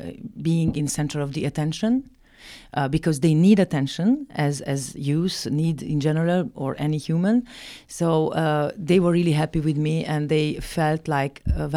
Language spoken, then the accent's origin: English; Transylvania, Romania; as I grew up in Transylvania, I am also very familiar with some Gypsy communities and Hungarian, Romanian communities from that area.